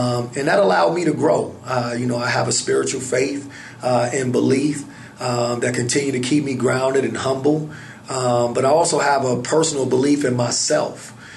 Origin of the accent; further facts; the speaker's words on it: Chicago, Illinois, United States; Well, I mean, I'm from the city of Chicago. Go Bears, go Bulls, go Sox, and Blackhawks. So, I come up in a primarily dominant African-American, Hispanic community.